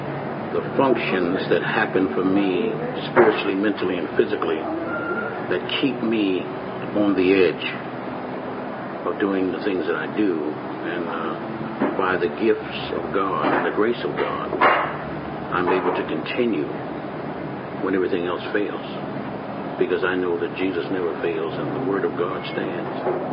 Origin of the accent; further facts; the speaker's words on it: Philadelphia, Pennsylvania, United States; Basically, that's when we grew up in church in West Philadelphia.